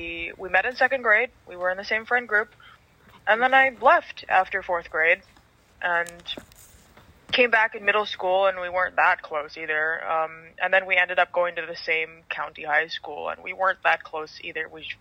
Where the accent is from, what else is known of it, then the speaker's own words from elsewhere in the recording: San Gabriel, California, United States; also born or lived in Monterey Park; so I was born in Monterey Park, and we moved once across Monterey Park when I was really little, and then the second time was when I was three or four, my mom was pregnant with my sister, and we moved to a house in San Gabriel